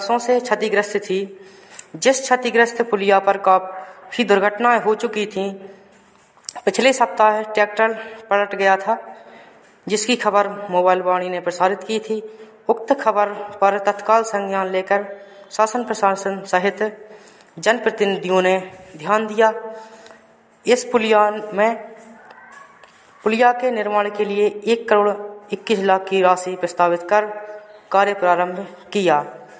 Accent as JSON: {"language": "Hindi", "town": "Nayakheda", "country": "India", "said": "ग्राम नयखेड़ा का निवासी हूं।"}